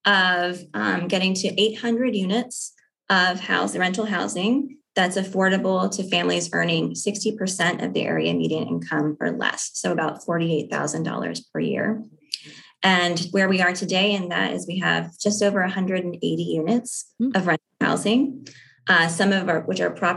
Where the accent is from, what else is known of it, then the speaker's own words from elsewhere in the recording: Kentucky, United States; also born or lived in New York; Well, I grew up in Kentucky and then spent about, you know, 10, 15 years in New York. So I've been kind of up and down the East Coast and in the South.